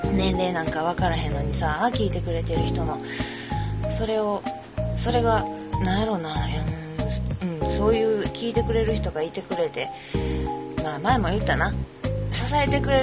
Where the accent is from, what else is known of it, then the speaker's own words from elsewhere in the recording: Kobe, Hyogo, Japan; 神戸の空があんなに広かったり、電線もなかったり、生まれ育ったところが生まれ育ったところじゃなくなったん一瞬にして、